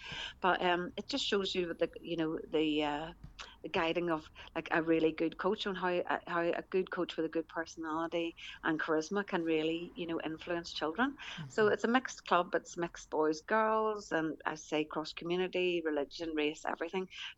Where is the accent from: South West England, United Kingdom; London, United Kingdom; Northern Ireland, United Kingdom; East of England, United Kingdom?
Northern Ireland, United Kingdom; Lisburn; I'm from Lisburn, so Lisna Garvey, one of the best hockey clubs in all of Ireland on my doorstep here.